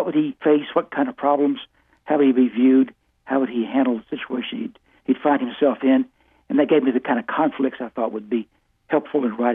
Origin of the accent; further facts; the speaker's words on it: Texas, United States; Well, I grew up in East Texas and on the Gulf Coast, and I was living in East Texas about 80 miles north of Beaumont.